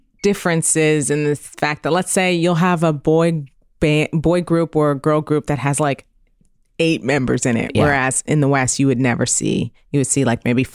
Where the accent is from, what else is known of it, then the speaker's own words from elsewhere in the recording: Canada; As a Canadian